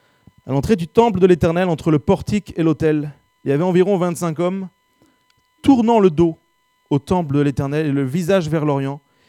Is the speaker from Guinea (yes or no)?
no; Dunkirk, Hauts-de-France, France; Je viens de Dunkerque, il y a une plage, si.